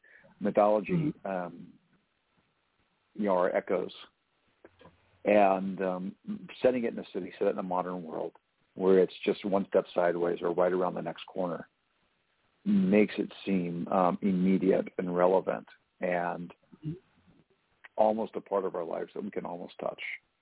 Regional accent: the South, United States; I make angel biscuits because I'm from the South. And, you know, we got some culture here in the South

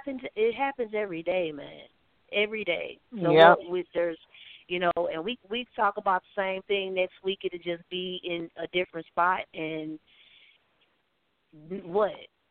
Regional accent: St. Louis, Missouri, United States; Yeah, I said it. I'm from St. Louis.

